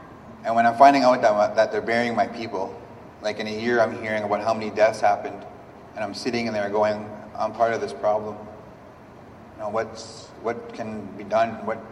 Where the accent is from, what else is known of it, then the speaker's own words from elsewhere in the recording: Fort Chipewyan, Alberta, Canada; I'm from Fort Chip. Some call it the Ground Zero, it's a sacrifice zone. We're directly downstream from the tar sands, down the river.